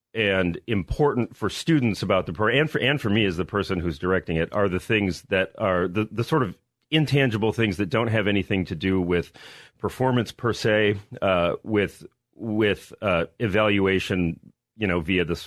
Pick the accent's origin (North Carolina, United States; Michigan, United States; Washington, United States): Michigan, United States; I was born in Michigan and grew up in Michigan, but all my family is from Ohio on both sides.